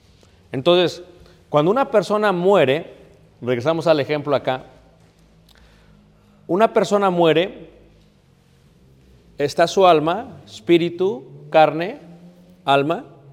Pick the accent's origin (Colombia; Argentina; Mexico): Mexico; now in Elgin, United States; Yo soy mexicano.